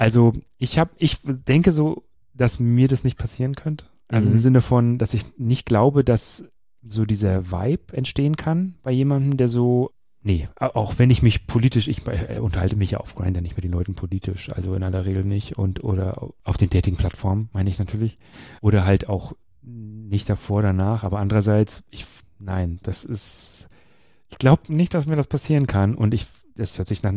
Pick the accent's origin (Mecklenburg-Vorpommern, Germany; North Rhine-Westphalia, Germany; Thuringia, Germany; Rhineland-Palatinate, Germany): Mecklenburg-Vorpommern, Germany; aber ich komme ja aus Mecklenburg ursprünglich.